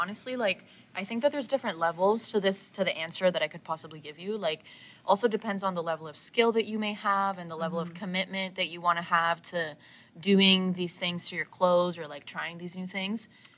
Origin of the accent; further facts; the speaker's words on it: Colombia; moved away; I'm originally from Colombia, like South America, Colombia.